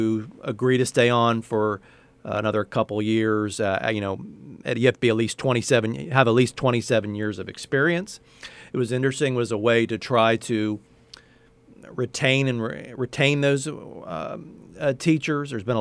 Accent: Virginia, United States; I added the D because I'm from Virginia.

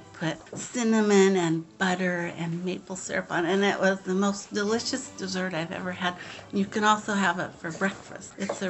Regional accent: Santa Barbara, California, United States; now in Pismo Beach, United States; I live in Pismo Beach. I grew up in Santa Barbara. I went to Cal Poly.

